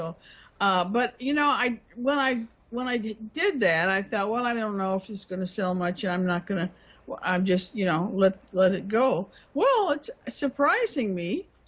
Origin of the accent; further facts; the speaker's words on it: United States; but we're so far into it in the United States, and I'm an American, and I'm not going to change that, certainly, and not at my age.